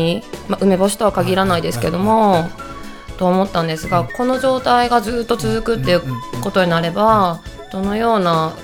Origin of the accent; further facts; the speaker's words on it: Fukushima, Japan; now in Wakayama, Japan; 地元福島も被災地になったのですが、